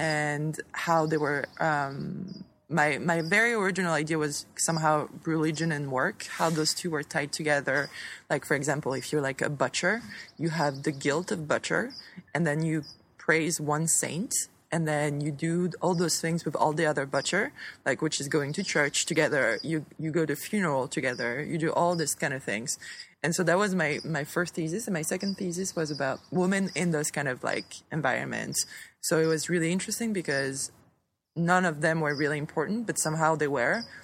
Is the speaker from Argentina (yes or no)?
no; France; And then the other thing is, I'm from France. I went to the Sorbonne University for history and art history degree.